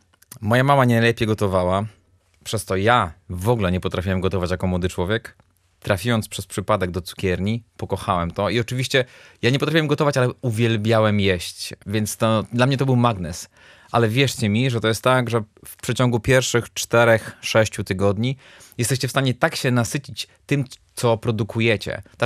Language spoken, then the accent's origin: Polish; Stargard, West Pomeranian Voivodeship, Poland; to jest moje rodzinne miasto, Stargard pod Szczecinem.